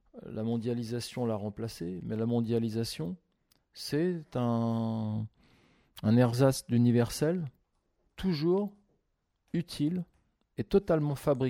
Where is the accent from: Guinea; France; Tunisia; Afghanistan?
France; c'est ce qui est extrêmement dur pour nous en tant que Français